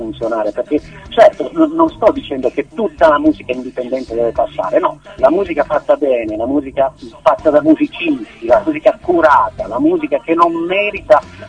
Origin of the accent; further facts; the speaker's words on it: Matera, Basilicata, Italy; moved away as an adult; now in Milan, Italy; Poi io di origine sono di Matera, arrivo dalla Basilicata. Poi mm-hmm. a 20 anni mi sono spostato qui a Milano con mio fratello